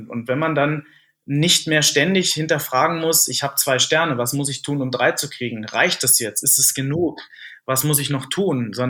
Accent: Lower Saxony, Germany; Ich komme aus Niedersachsen.

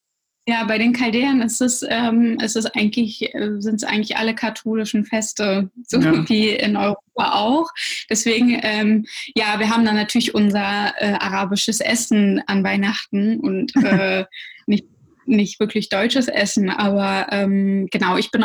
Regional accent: Russia; born there; first language Russian; German is a second language; Genau, also ich bin auch in Russland geboren. Und war auch dort im Kindergarten und ich bin eigentlich zuerst mit Russisch aufgewachsen

